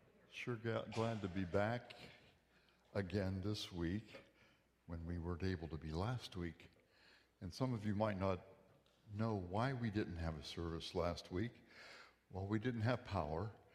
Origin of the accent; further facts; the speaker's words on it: Seattle, Washington, United States; I'm from the Seattle area, and I love it here.